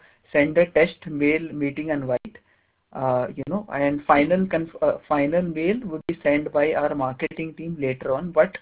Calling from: India; I'm calling from India from the company called BIS Research.

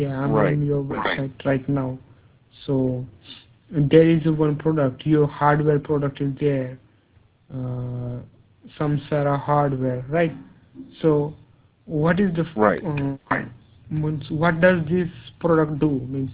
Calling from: India; English is a second language; And I'm basically calling from India, and I'm a market research consultant working on fleet management market.

